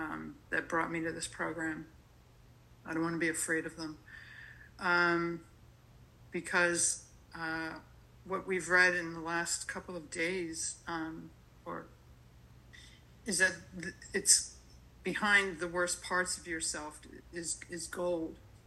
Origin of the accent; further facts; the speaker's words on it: Philadelphia, Pennsylvania, United States; I was raised in Philadelphia in the 60s. I was raised Catholic.